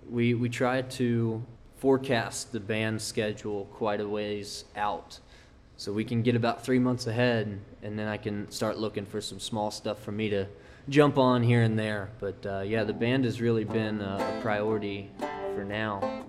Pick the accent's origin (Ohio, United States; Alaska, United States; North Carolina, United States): Ohio, United States; Cincinnati; I'm from the east side of Cincinnati. I grew up in Claremont County and went to Claremont Northeastern High School.